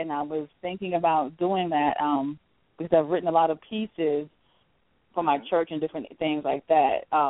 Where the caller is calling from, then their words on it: Virginia, United States; Virginia. Yes.